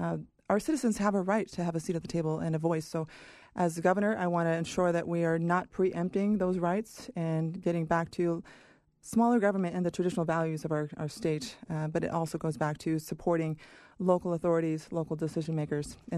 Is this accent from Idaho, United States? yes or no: yes; Idaho, United States; I will tell folks that I am here from Idaho. This is my culture.